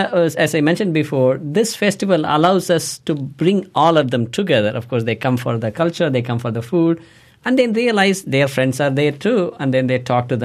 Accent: India; even though I'm from India, and I run into people from other parts of like Sri Lanka, Malaysia, Singapore

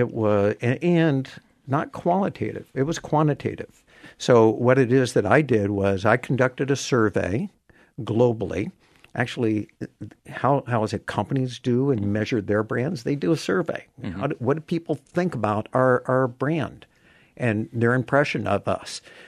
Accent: United States; And because of my roots being American and my centricity with the country, I anticipated America was going to be number one.

